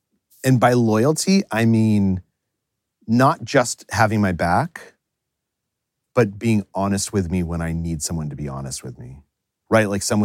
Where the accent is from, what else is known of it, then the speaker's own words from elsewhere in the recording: United States; Like, as an American, particularly what's going on in America right now